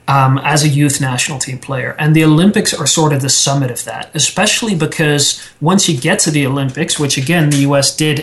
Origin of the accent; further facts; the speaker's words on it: Netherlands; my home country, the Netherlands